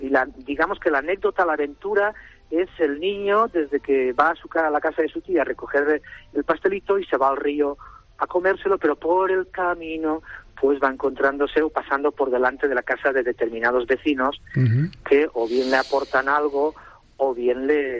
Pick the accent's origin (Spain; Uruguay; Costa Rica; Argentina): Spain; Vinaròs, Valencian Community; yo soy de Vinarabas, un pueblo al norte de la provincia de Castellón.